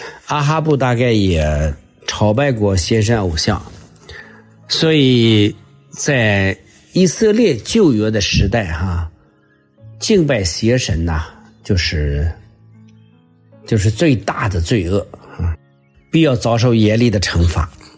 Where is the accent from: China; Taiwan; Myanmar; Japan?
China; 我们中国人说一句俗语说